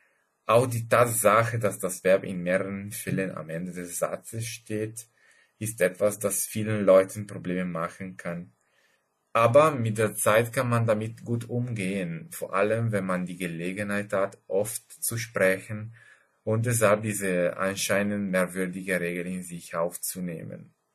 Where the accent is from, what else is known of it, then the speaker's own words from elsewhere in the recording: Lombardy, Italy; German is a second language; Ich komme aus Italien und wohne in einem kleinen Dorf, das ziemlich in der Nähe von Mailand liegt. Ich bin 1986 geboren.